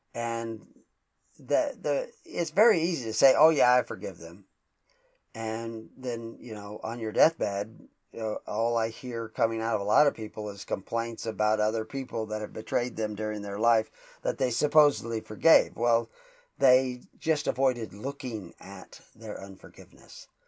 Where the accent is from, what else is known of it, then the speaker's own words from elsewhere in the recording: the South, United States; That's a Southern expression. I grew up in the South